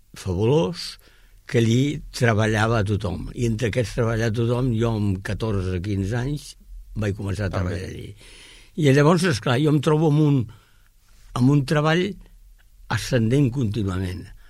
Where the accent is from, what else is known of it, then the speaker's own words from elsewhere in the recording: Barcelona, Catalonia, Spain; born there; vaig néixer a Barcelona, a la Sagrera. Llavors, vaig néixer el 33